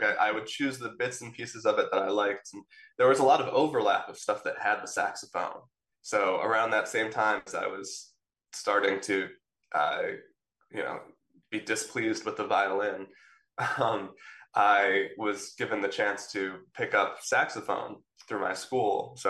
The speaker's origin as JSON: {"language": "English", "town": "Buffalo", "region": "New York", "country": "United States", "tie": "born or raised there", "said": "yeah, well, so I grew up in Buffalo, New York."}